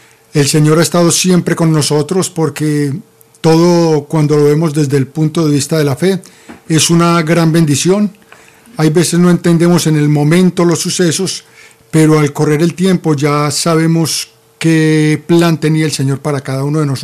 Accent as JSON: {"language": "Spanish", "town": "Armenia", "region": "Quindío", "country": "Colombia", "said": "Nosotros somos de Armenia, estábamos en Bogotá"}